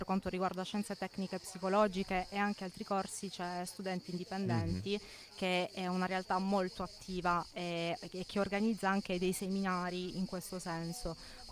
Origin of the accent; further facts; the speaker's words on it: Bari, Apulia, Italy; da Bari e studio a Bari.